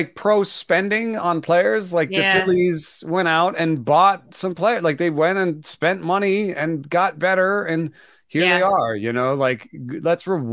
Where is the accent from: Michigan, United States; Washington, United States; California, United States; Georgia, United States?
Georgia, United States; Atlanta; I was going to go with the Braves because I grew up in Atlanta